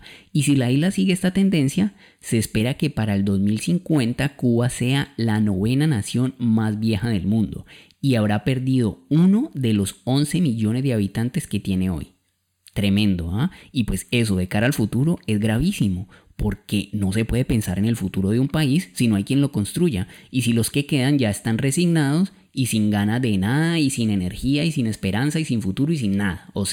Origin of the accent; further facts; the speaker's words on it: Colombia; nosotros les contamos pues que somos de Colombia